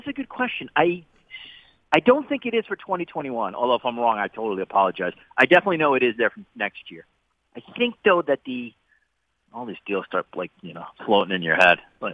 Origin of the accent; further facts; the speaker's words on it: New York, United States; By the way, as a New Yorker, you know what the SEC is for us?